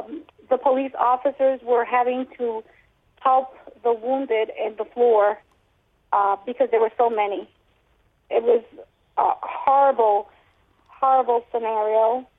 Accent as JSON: {"language": "English", "region": "Florida", "country": "United States", "said": "We're not from Orlando. We're from a close-by city"}